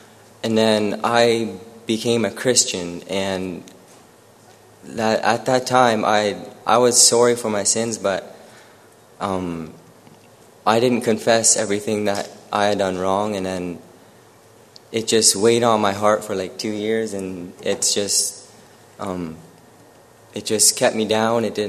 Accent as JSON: {"language": "English", "region": "Ontario", "country": "Canada", "said": "from Ontario, Canada, and I just wanted to share my testimony here."}